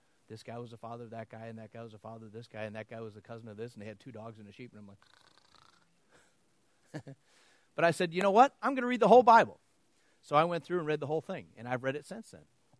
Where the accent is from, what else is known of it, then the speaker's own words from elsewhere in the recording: Wisconsin, United States; I mean, I'm from Wisconsin. If you're not a Packer fan, they, like, kick you out of the state.